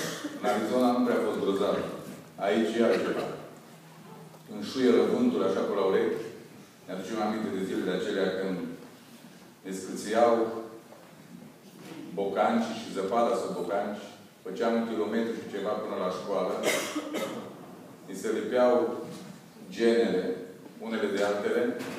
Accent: Romania; Unul simplu este că sunt român, ca și voi.

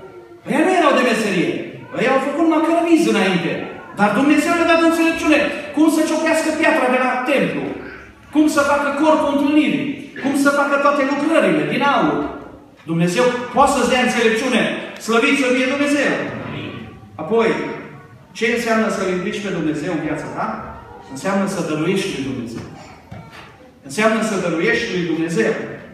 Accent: Romania; moved away; Și ca tot românul care vine din concediu, minusurile erau mari

